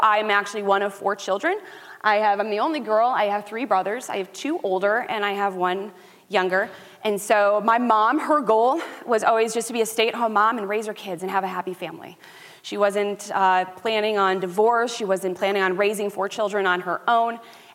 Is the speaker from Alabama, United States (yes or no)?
no; Norwalk, Ohio, United States; also born or lived in Delphi; So I was born and raised here in Huron County. I was actually born first. I lived in Delphi, so right between Willard and Greenwich. It's where I lived. I went to South Central up until fourth grade, and then we moved to Norwalk.